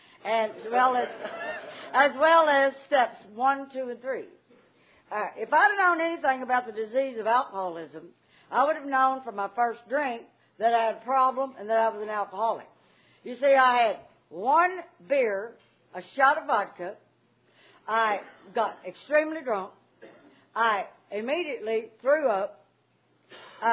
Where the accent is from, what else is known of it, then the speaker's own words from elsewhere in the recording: Texas, United States; I grew up in West Texas, and there's nothing to do out there anyway but drink.